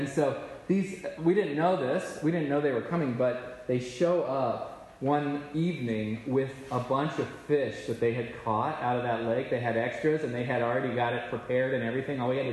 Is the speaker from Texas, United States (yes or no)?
yes; Texas, United States; Which, you know, I'm from Texas, so I love that.